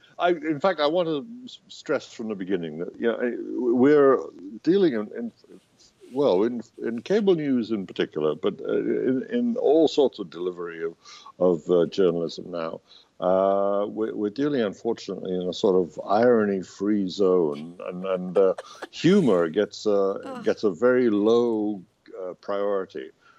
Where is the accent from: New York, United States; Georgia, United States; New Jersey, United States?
New York, United States; New York City; It's at the New York Times, my hometown newspaper.